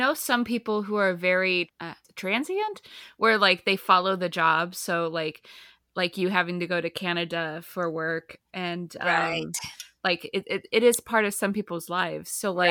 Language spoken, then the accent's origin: English; Midwest, United States; I came from the Midwest